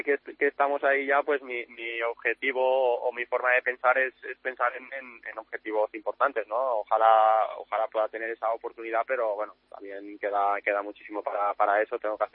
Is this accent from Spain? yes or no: yes; Artana, Valencian Community, Spain; un pueblo muy pequeño de Castellón.